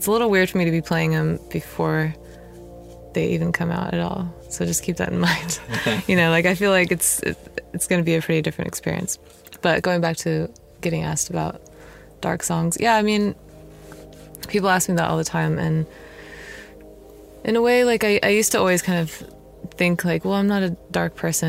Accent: Sacramento, California, United States; also born or lived in Los Angeles; because I'm from Sacramento, and, you know, yeah, but I guess I lived in LA for like 7 years or something

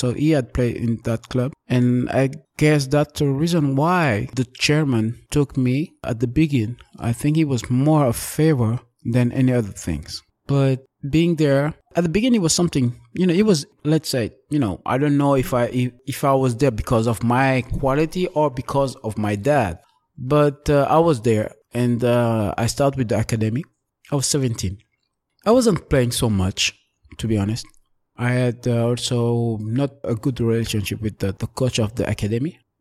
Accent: Paris, Île-de-France, France; I had to be away from the area where I grew up in Paris for a certain period because it wasn't really good things I did.

